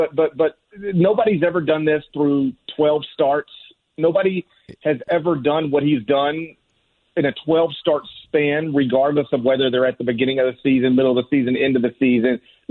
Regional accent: Mississippi, United States; Yeah, I'm a lifelong Mets fan, despite the fact that I grew up in North Mississippi.

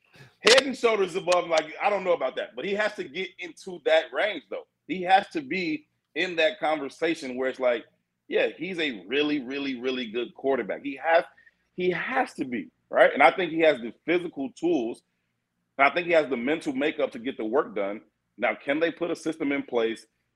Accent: Chicago, Illinois, United States; I'm a huge Cubs fan, man, but I'm born and raised on the South Side, so I wear Sox hats whenever I want.

